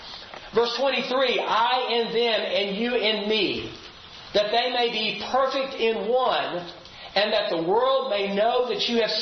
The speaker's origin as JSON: {"language": "English", "country": "United States", "said": "I'm white, he's black, I'm from America, he's not"}